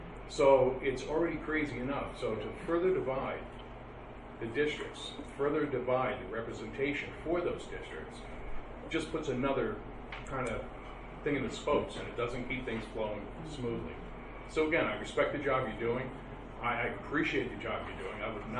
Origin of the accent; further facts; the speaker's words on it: Plattekill, New York, United States; now in Modena, United States; I am from Plattekill. I live right here in Modena.